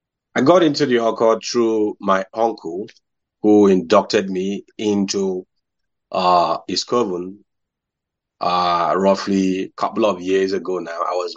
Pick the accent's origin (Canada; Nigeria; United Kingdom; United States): Nigeria; I am from Nigeria, Africa, precisely. I am an Ifa Babalawo, that is a priest in Ifa tradition of the Yoruba people.